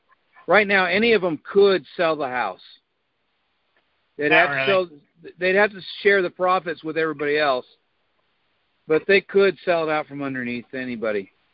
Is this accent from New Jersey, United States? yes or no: no; Wisconsin, United States; Well, that's like where I was raised in Wisconsin.